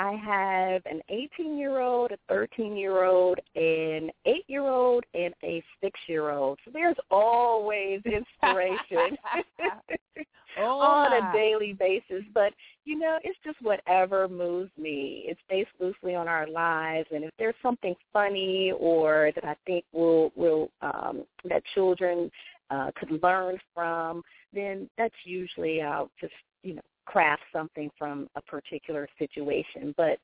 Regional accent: Michigan, United States; Well, I'm from Michigan, and just crossing over to Canada for our summer vacations, Niagara Falls has always been a favorite place to visit

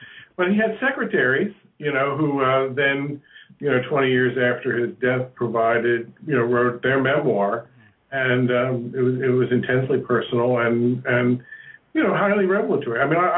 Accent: Baltimore, Maryland, United States; moved away as an adult; also born or lived in Philadelphia / New York; I was born and raised in Baltimore and lived there till I went away to college, and then spent 6 years in Philadelphia, and then went to New York.

